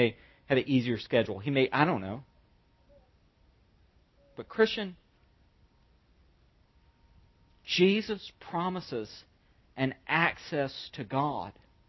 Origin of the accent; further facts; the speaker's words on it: the South, United States; you know, I'm from the South. You can't breed that out of a person. I'm stuck. It's as stuck to me as my accent.